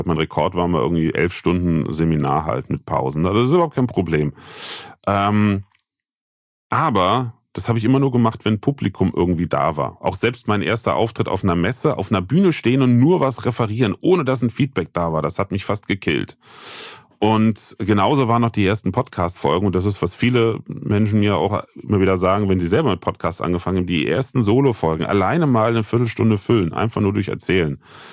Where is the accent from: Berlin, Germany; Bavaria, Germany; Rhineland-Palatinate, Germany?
Rhineland-Palatinate, Germany; Bitburg; Ich komme ja aus Bitburg, Bürchtisch, das weiß auch keiner.